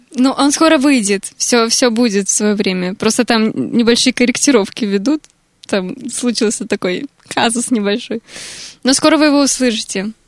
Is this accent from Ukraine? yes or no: no; Krasnodar, Krasnodar Krai, Russia; Я вообще из Краснодара, там лето до октября, так что...